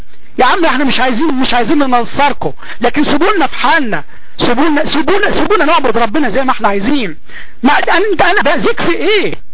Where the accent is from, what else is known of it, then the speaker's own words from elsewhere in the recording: Egypt; moved away as an adult; now in United States; انا عم في امريكا الان لكن ما بحبهاش، ما الناس هنا كل بردين مش زي بلادنا، يعني انا بحب بلدي مصر بتجري في دمي